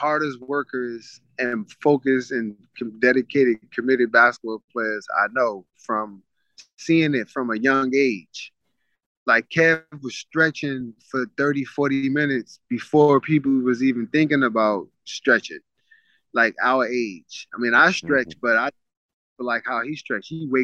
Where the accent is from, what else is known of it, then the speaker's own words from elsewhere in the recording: Coney Island, New York, United States; Like, for me, growing up in Coney Island, people don't realize, because of the wind and we in the buildings, because we're right next to the ocean